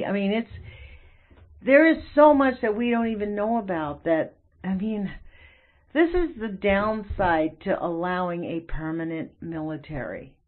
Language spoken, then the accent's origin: English; United States; I guess this is the hard part for me as an American to realize, like, we're the evil people now.